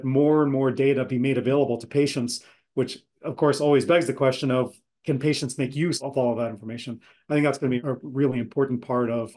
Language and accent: English; Massachusetts, United States; And big efforts started in Massachusetts, my home state